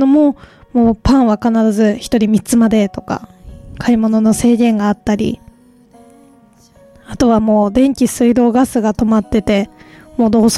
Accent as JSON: {"language": "Japanese", "region": "Miyagi", "country": "Japan", "said": "地元が宮城県なので、実際には家族が体験したわけなんですよ。"}